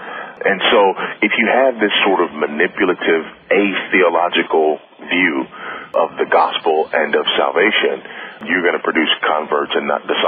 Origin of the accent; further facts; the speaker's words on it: Los Angeles, California, United States; I was raised in Los Angeles by a single teenage mother who was a practicing Buddhist.